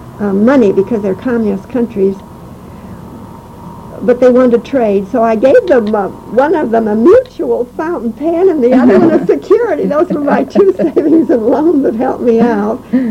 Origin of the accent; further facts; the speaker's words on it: Denver, Colorado, United States; And I grew up in the Rocky Mountains, and I was in Denver, where there was always a great deal of snow, and I liked snow and cold weather.